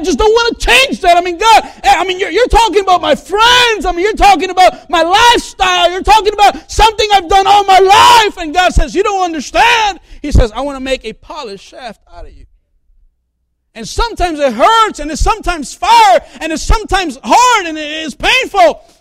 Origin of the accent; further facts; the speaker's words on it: Chicago, Illinois, United States; But I was raised in Chicago. My friends were in Chicago. My family's in Chicago.